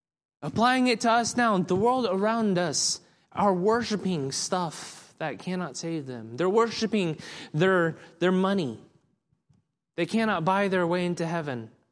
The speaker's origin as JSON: {"language": "English", "region": "the South", "country": "United States", "tie": "born or raised there", "said": "Growing up in the South, my family watched a lot of football."}